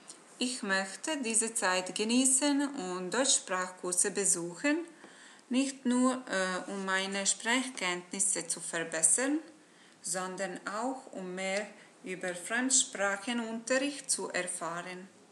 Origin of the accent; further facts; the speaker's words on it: Bosnia & Herzegovina; now in Italy; ich komme aus Bosnien und Herzegowina. Ich studiere in Italien